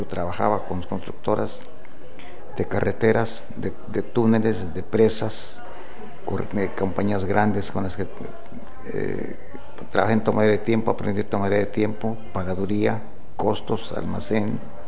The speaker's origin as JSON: {"language": "Spanish", "region": "Mexico City", "country": "Mexico", "tie": "born there", "said": "Nací en la Ciudad de México el 7 de junio de 1933."}